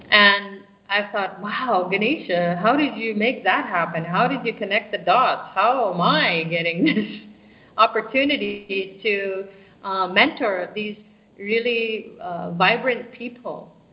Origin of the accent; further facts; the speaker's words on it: Canada; You know, going to the temple here, I'm, you know, Canadian, and so people always say, where are you coming from, ma'am? You know, when I say Canada, they just like, why are you doing these?